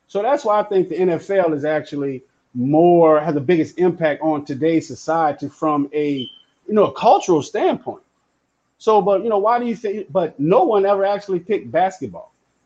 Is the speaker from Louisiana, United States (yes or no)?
yes; New Orleans, Louisiana, United States; now in Dallas, United States; because I'm from New Orleans.